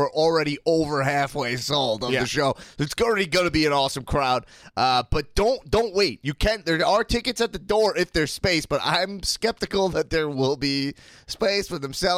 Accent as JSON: {"language": "English", "town": "Long Island", "region": "New York", "country": "United States", "said": "I gotta pronounce it because I'm from Long Island."}